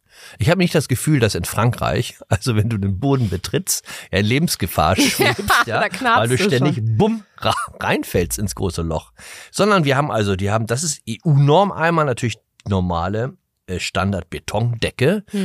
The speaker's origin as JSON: {"language": "German", "region": "Hamburg", "country": "Germany", "tie": "born or raised there", "said": "Ich bin ja in Hamburg groß geworden."}